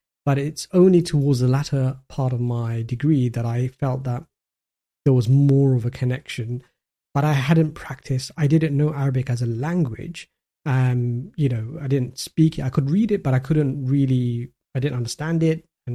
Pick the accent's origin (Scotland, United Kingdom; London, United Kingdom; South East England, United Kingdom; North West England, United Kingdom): London, United Kingdom; now in Dubai, United Arab Emirates; So I'm currently in Dubai, but I was born and brought up in London, sort of east end of London. So very much sort of a working class family.